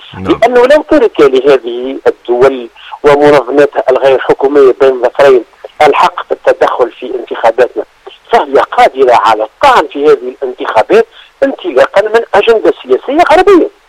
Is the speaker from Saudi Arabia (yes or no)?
no; Tunisia; إشكالية كبرى عندنا في تونس